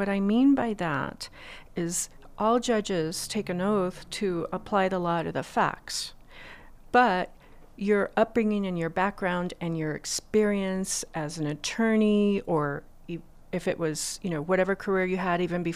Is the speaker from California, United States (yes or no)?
no; Taos, New Mexico, United States; growing up in Taos, it was fortunate to have the Taos Ski Valley there.